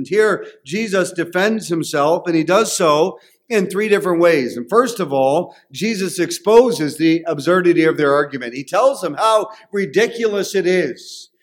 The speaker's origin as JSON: {"language": "English", "country": "Canada", "said": "We're Canadian. We don't know all those things."}